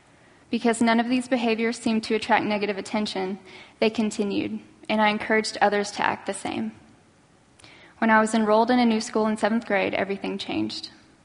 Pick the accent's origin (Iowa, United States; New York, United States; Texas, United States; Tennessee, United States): Texas, United States; Dallas; born or raised there